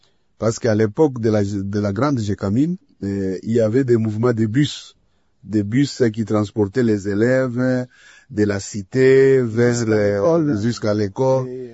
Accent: Kasaji, Lualaba, DR Congo; born there; Non, je suis né à Kasaji. À Kasaji, c'est aujourd'hui la deuxième ville de la province du Lualaba.

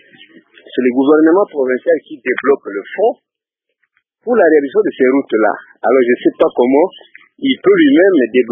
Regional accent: DR Congo; moi je suis congolais, je ne suis pas américain.

